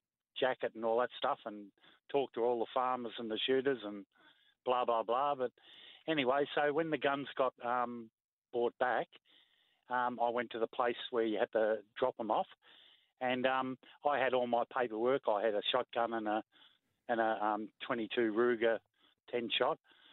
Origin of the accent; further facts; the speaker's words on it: Rosedale, Victoria, Australia; now in Sydney, Australia; Yeah, I come from Rosedale in Victoria. I'm in Sydney at the moment